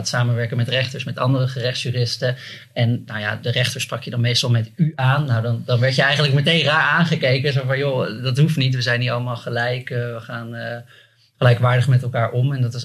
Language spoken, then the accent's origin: Dutch; Arnhem, Gelderland, Netherlands; Ik kom uit Arnhem, waar ik nu ook werk.